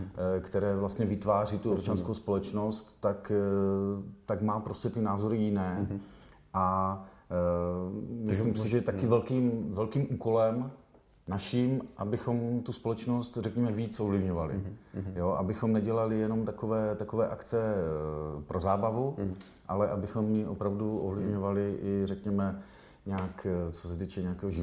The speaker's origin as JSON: {"language": "Czech", "town": "Ostrava", "region": "Moravian-Silesian Region", "country": "Czechia", "said": "A obrovsky jsme využívali toho, že jsme z Ostravy."}